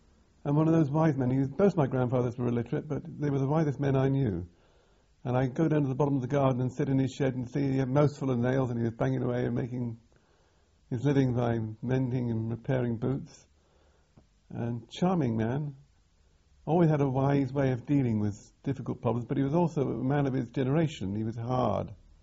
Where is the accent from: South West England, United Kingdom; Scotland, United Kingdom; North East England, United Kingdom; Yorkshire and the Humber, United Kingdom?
South West England, United Kingdom; Barnstaple; born there; I was born in North Devon, Barnstable Town, Barham, on July the 4th, 1932.